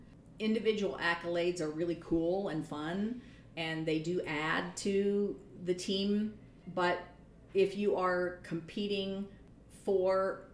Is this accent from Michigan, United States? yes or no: yes; Saline, Michigan, United States; She grew up in my hometown of Saline.